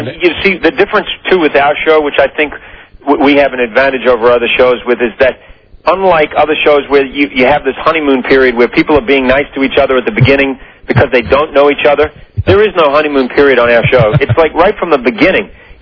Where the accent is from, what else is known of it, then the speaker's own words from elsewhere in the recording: New Zealand; I was originally from New Zealand, and it's a huge show down there.